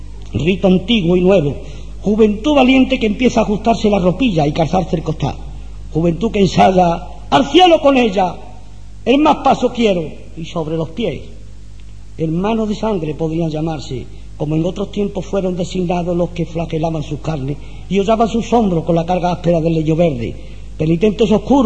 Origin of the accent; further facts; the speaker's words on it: Alcalá de Guadaíra, Andalusia, Spain; plaza centenaria de mi pueblo, la que pisaron en este día nuestros abuelos, nuestros antepasados alcalareños.